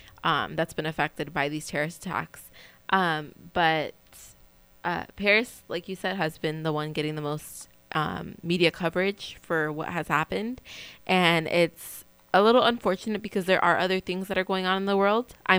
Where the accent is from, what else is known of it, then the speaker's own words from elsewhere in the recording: Mexico; I mean, I'm from Mexico